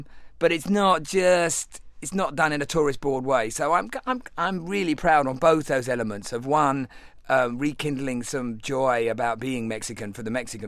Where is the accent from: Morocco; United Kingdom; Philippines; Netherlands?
United Kingdom; England; now in Los Angeles, United States; because as an Englishman I come and I'd try to hang out in the little bits of English speak